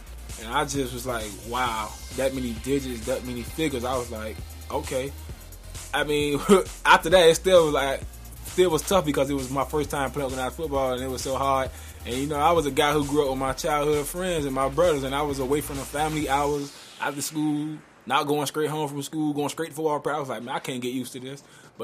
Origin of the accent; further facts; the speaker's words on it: Miami, Florida, United States; I was born and raised in Miami, Florida.